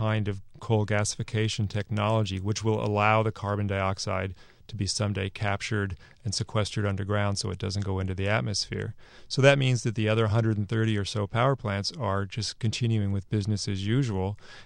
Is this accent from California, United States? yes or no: yes; California, United States; And I grew up in Silicon Valley, and I worked in the computer industry.